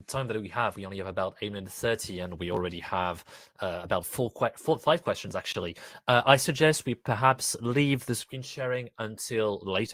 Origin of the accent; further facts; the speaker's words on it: Brazil; I'm from Brazil.